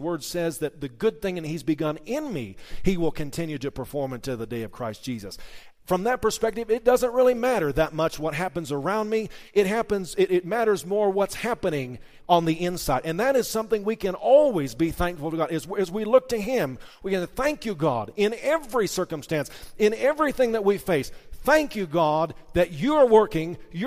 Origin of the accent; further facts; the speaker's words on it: Missouri, United States; I remember growing up in Missouri, they said, you don't like the weather here, just hang out for a little bit more, it'll change.